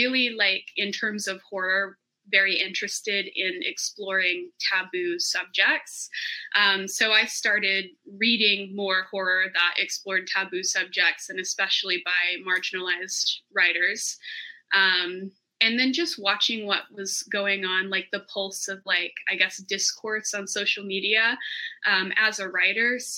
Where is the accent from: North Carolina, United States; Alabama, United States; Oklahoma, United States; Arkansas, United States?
Arkansas, United States; But I grew up in poverty in Arkansas, and I was the first person in my family to attend and graduate college.